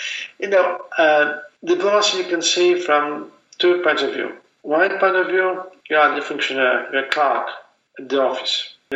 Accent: Poland; not only of us, Polish, but also of our Ukrainian friends

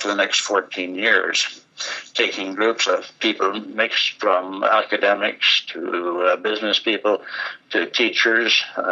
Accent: Northern Ireland, United Kingdom; moved away as an adult; now in Canada; My background is I was born in Northern Ireland. So after, you know, I grew up there and went to school, I came to Canada in 1957

